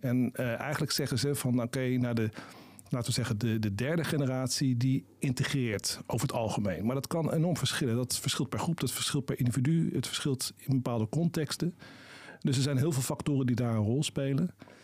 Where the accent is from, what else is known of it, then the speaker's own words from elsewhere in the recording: Rijswijk, South Holland, Netherlands; Toen ik opgroeide in Rijswijk.